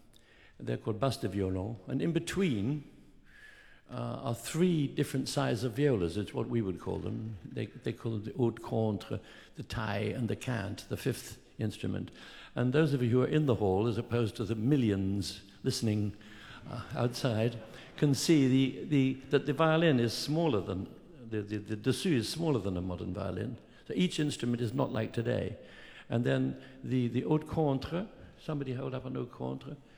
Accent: Newbury, South East England, United Kingdom; And the bows were all made by Philip Brown in Newbury, my hometown.

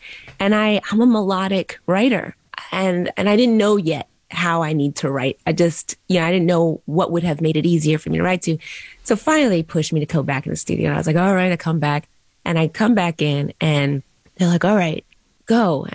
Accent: Philadelphia, Pennsylvania, United States; even though I was from Philly and he was still living in Philly

